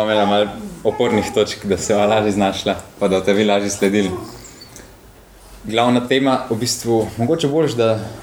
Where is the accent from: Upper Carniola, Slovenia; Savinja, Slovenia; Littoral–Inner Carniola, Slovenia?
Upper Carniola, Slovenia; now in Ljubljana, Slovenia; Jaz sem star 23 let, prihajamo z Ljubljana Polje, z tistega konca, da reč sem pa Gorenc, zdaj smo preseljeni v Ljubljano.